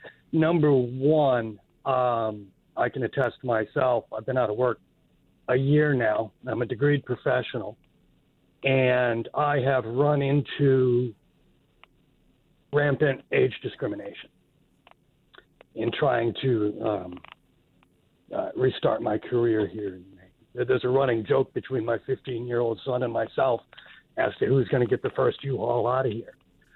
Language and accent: English; Greene, Maine, United States; I'm 53. I'm from Green.